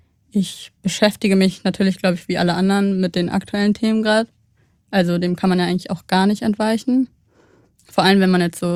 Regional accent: Cologne, North Rhine-Westphalia, Germany; Also Deutschland oder Köln ist meine Heimat, aber auch Eritrea hat noch so ein Stück Herz von mir.

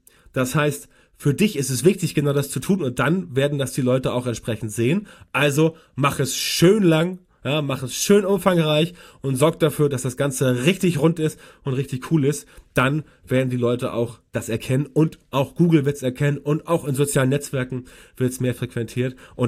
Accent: West Germany, Germany; weil ich komme aus Westdeutschland und weiß es deswegen nicht genau.

